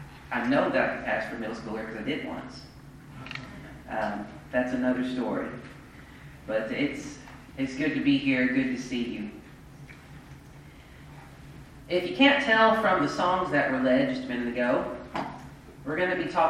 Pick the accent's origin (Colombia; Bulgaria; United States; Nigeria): United States; Arkansas; I'm from Arkansas, and I'm about 10 years older than I look.